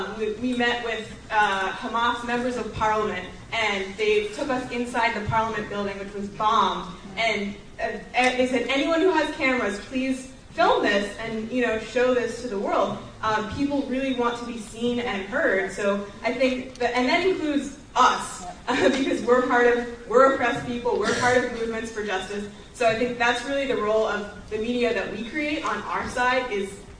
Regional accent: Los Angeles, California, United States; from Los Angeles.

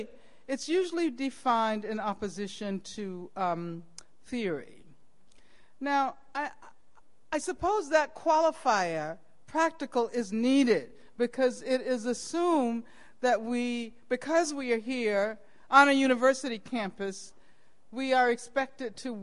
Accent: Birmingham, Alabama, United States; I grew up in Birmingham, Alabama, at the height of Jim Crow segregation.

